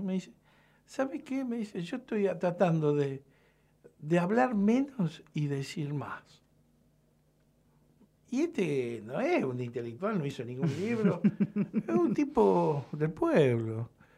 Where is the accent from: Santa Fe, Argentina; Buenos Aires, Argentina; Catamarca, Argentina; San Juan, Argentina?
Catamarca, Argentina; Unicaño; la otra vez estaba en el verano, en mi pueblo, Unicaño, Catamarca, y me encuentro con un compañero de la primaria